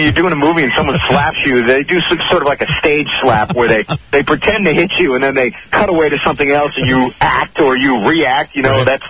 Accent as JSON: {"language": "English", "region": "New Hampshire", "country": "United States", "tie": "born or raised there", "said": "I grew up in New Hampshire, so I went to the University of New Hampshire"}